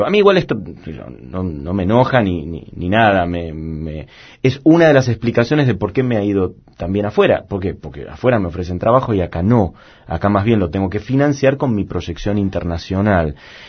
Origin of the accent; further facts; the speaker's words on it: Argentina; de quiénes somos los argentinos, de dónde venimos y demás